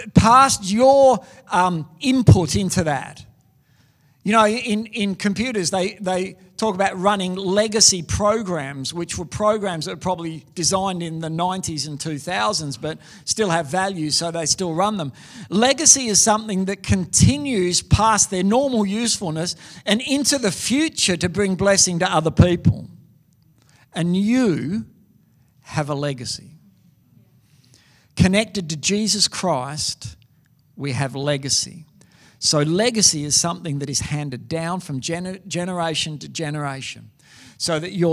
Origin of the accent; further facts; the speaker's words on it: Western Australia, Australia; also born or lived in New South Wales; we moved back from New South Wales, we're West Australians, to start a church.